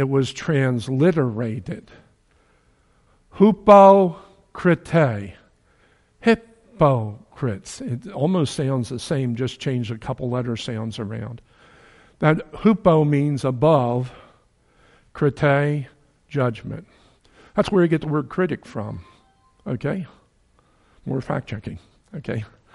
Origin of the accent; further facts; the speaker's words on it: New Jersey, United States; You know, I'm from New Jersey when I say you guys, right? It's yous guys over there.